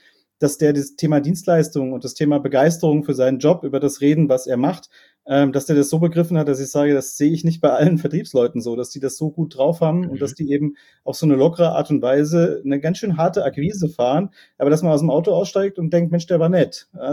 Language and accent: German; Rhineland-Palatinate, Germany; ich bin Pfälzer